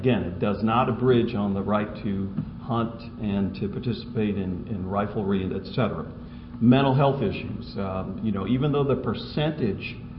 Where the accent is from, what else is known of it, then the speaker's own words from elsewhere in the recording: Louisiana, United States; I come from Louisiana. It's a hunting state.